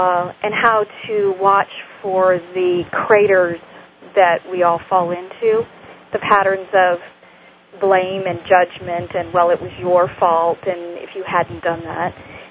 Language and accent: English; Versailles, Kentucky, United States; I'm from Versailles, Kentucky.